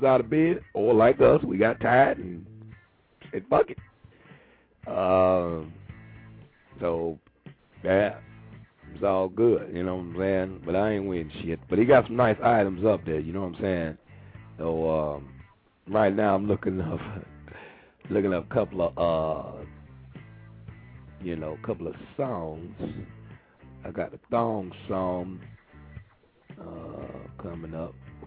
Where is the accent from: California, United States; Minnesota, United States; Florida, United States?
Florida, United States; because I'm from Florida, so this might not apply to most of y'all